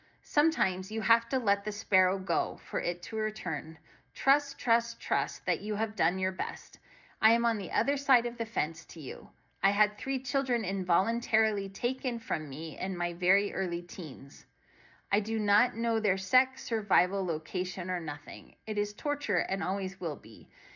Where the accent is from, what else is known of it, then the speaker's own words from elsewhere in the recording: Philippines; We don't have a fundamentalist religious background, but we are Filipino, and one side of the family is Catholic, the other is Protestant.